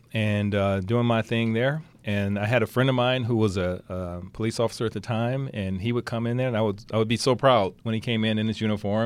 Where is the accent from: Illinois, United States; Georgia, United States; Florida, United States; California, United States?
California, United States; Los Angeles; I am from Los Angeles. I am from the city.